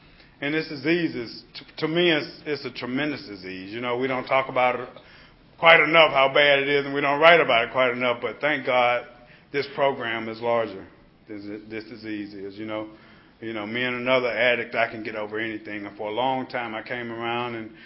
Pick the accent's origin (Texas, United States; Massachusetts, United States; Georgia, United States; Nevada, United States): Georgia, United States; Albany; born there; And I was born in Albany, South Georgia. And I rode by this school, this elementary school.